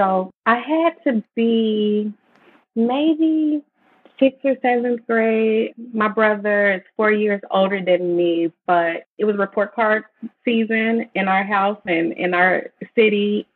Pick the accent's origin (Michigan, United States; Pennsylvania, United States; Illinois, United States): Illinois, United States; Chicago; I grew up in Chicago on the South Side in a neighborhood called Inglewood. I grew up there.